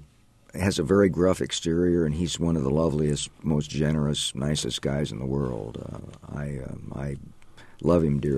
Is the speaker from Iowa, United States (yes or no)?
yes; Ames, Iowa, United States; born or raised there